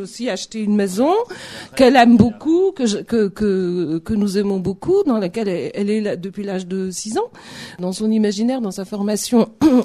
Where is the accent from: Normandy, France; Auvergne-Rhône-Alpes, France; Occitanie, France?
Normandy, France; Coutances; moved away as an adult; Je suis revenue à Coutances il y a 12 ans parce que j'ai passé le bac, moi, à Coutances. Quand j'ai quitté Coutances, j'avais donc 18 ans, quand j'ai passé le bac, je ne me suis pas retournée.